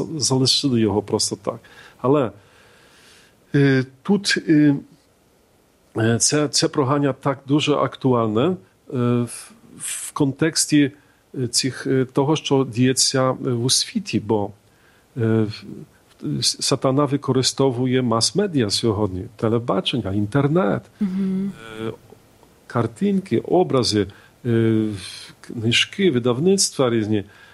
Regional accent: Poland; Ukrainian is a second language; я є поляк і бачу

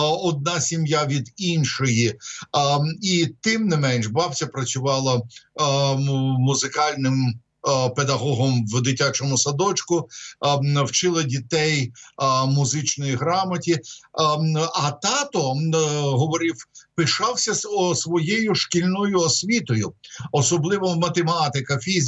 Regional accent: Odesa, Odesa Oblast, Ukraine; born there; а спочатку ще й була прабабця Антоніна Михайлівна, вони повернулися до Одеси, де народився я, з Прокоп'ївська, де вони по війні опинилися в прокоп'ївських бараках, шахта Кагановича

